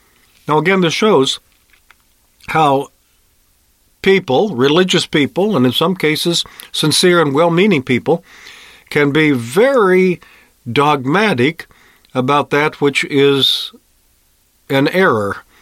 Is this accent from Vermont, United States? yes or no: no; Chicago, Illinois, United States; born there; Sometimes people ask me where I'm from, and I say, well, I was born in Chicago.